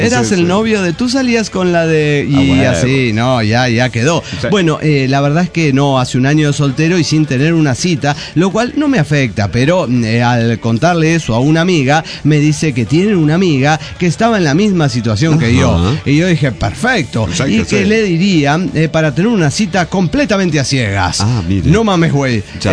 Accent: Tarija, Bolivia; y yo nací y crecí, me desarrollé en Tarija.

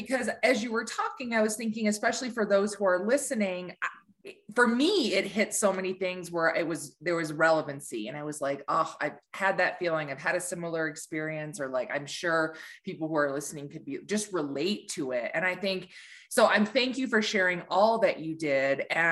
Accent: Ann Arbor, Michigan, United States; I came from Ann Arbor, Michigan, and I didn't know anybody in the industry.

